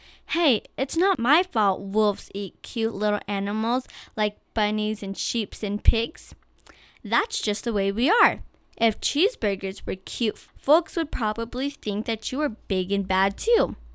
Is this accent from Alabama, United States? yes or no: no; Farmington, New Mexico, United States; I'm from Farmington, New Mexico, and I go to school at Mesa View Middle School.